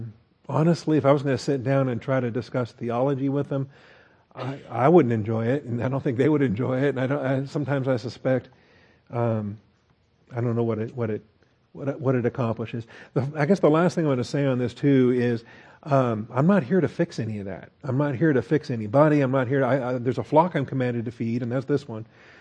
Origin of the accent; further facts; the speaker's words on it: Seattle, Washington, United States; really like my growing up in Seattle, my childhood church and different places I visited on vacation